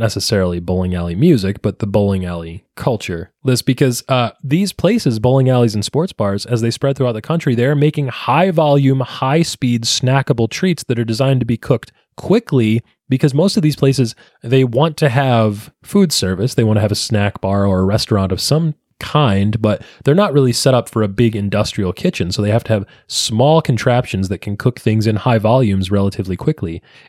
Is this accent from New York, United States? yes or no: no; New Jersey, United States; You know how some of our friends and family say the word mozzarella because we are from New Jersey?